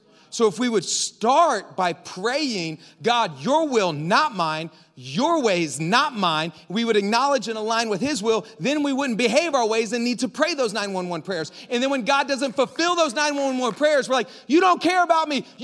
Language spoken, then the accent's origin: English; Florida, United States; I grew up in the Gulf of Mexico, like down in the Panhandle, Florida.